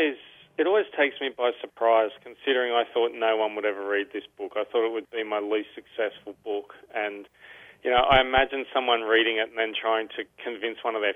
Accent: Sydney, New South Wales, Australia; Well, I grew up in Sydney, and my parents had immigrated from Germany and Austria, and I had a brother and two sisters

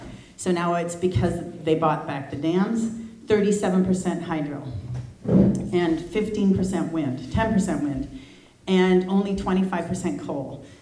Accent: Missoula, Montana, United States; Anyway, I'm from Missoula, and I've lived there for 24 years.

